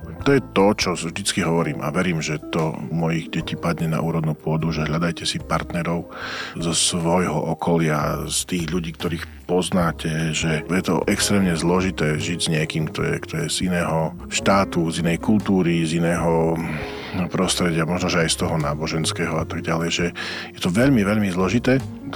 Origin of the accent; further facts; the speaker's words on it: eastern Slovakia, Slovakia; ty tam tak dosť zaťahuješ, však som z východu Moreta. Čo čakáte, že ja teraz budem proste, no, je mi to mnohokrát ťažké mať tú spisovnú slovenčinu takú aj s tým správnym prízvukom